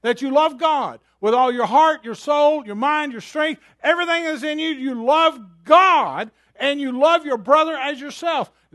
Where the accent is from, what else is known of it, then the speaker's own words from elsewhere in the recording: Alabama, United States; moved away; I moved from Alabama to New Jersey. If you've ever been raised, if you're raised in the Deep South, going up there is like a scary proposition.